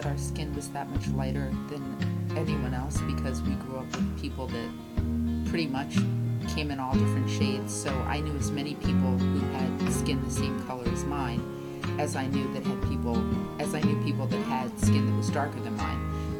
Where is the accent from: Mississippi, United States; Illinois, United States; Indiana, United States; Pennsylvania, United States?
Pennsylvania, United States; Philadelphia; because we had the really great luxury of growing up in Mount Airy. And if you know anything about Mount Airy, what you know is that it was nationally one of the first integrated neighborhoods in the United States